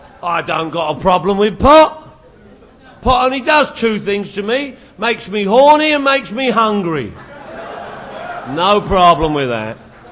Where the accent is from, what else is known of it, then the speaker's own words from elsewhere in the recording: Phoenix, Arizona, United States; from Phoenix. Look. Scottsdale.